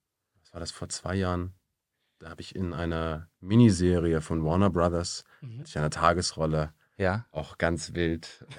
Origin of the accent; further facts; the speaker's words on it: Munich, Bavaria, Germany; moved away as an adult; now in Leipzig, Germany; Ich komme eigentlich aus München, die Familie kommt aus Oberammergau und ich bin dann mit 21 nach Leipzig zum Studium